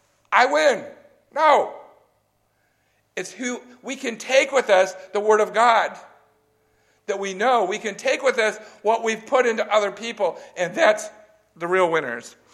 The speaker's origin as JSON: {"language": "English", "region": "California", "country": "United States", "tie": "born or raised there", "said": "I grew up in California. One of the most greatest times in California was the deserts in the spring when the wildflowers bloom."}